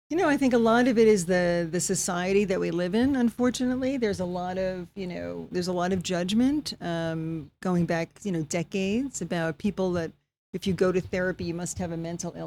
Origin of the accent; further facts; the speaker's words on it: New York, United States; moved away as an adult; And I grew up in the New York area. I came here about 4.5 years ago